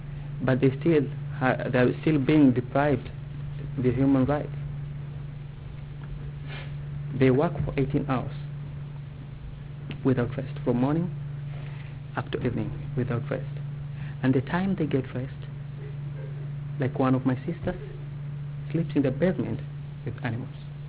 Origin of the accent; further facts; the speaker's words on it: Kenya; English is a second language; moved away as an adult; now in United States; I come from Kenya. I just arrived in the United States 2 months ago. This is my second month in the United States of America.